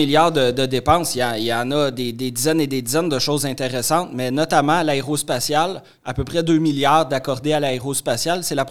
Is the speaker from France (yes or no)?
no; Saint-Jean-de-Matha, Quebec, Canada; Moi, je viens de Saint-Jean-de-Mata, c'est dans Matawini.